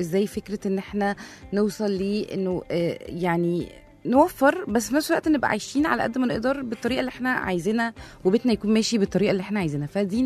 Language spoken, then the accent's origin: Arabic; Egypt; احنا اصلا كمصريين دايما العلب الفارغه دي بنحافظ عليها